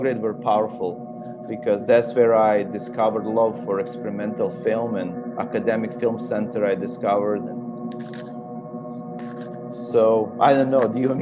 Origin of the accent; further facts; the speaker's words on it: Banja Luka, Republika Srpska, Bosnia & Herzegovina; So I was born in Banja Luka, a small town in former Yugoslavia. Now the region is Bosnia and Herzegovina as a country.